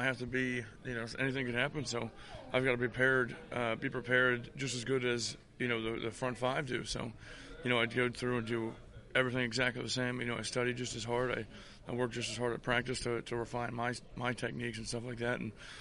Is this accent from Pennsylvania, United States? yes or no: yes; Pittsburgh, Pennsylvania, United States; I'm from Pittsburgh, and you know, Pittsburgh, you know, at one point was called the City of Champions